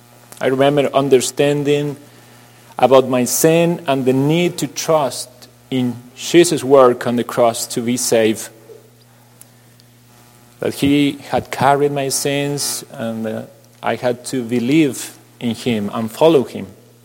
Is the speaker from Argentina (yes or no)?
yes; Argentina; English is a second language; I am 42 years old, and I'm originally from Argentina. I was born and raised in a small country town in a Christian family with my father, mother, and an older brother.